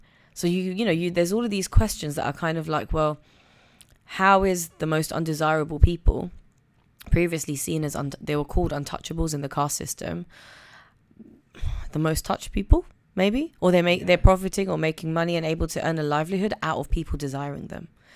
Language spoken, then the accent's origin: English; Zambia; So I used to have … I grew up in Zambia, and my mum would put me on a plane and send me to London, just because my aunties and stuff were here during the holidays.